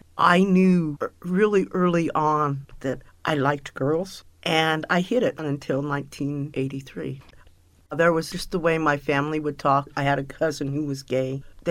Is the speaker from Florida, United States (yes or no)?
no; Denver, Colorado, United States; born there; I was born in Denver, Colorado in 1954. My coming out experience was in Denver, Colorado in about 1983.